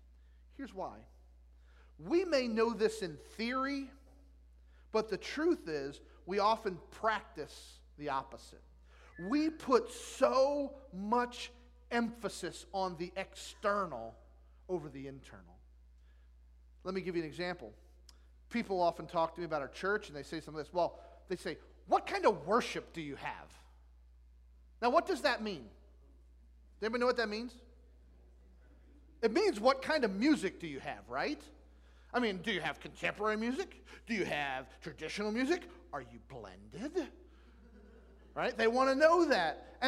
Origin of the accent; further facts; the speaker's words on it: New Jersey, United States; We're both from New Jersey, although he's from North Jersey. I'm from South Jersey.